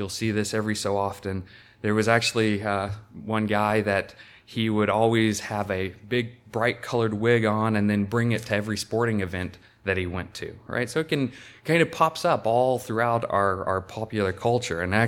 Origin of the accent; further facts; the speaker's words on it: the South, United States; I'll say for myself growing up in the South, as you drive down the interstate